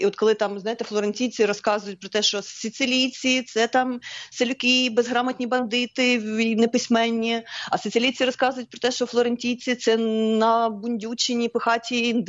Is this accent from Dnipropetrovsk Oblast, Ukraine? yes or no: yes; Kryvyi Rih, Dnipropetrovsk Oblast, Ukraine; Я з Кривого Рогу.